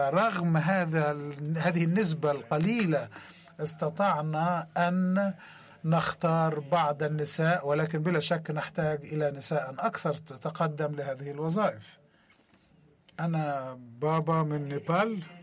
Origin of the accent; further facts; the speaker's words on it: Sudan; من السودان، وأول مرة أكون زميلة